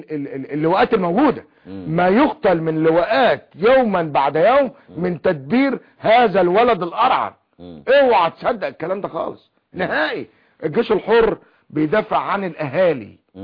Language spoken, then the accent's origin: Arabic; Egypt